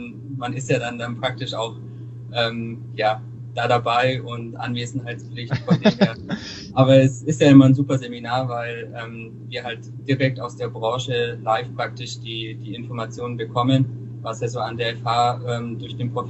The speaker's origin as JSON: {"language": "German", "town": "Augsburg", "region": "Bavaria", "country": "Germany", "tie": "born there", "said": "ich bin 29 Jahre alt und komme ja gebürtig aus Augsburg und studiere auch an der FH hier in Augsburg, Internationales Management."}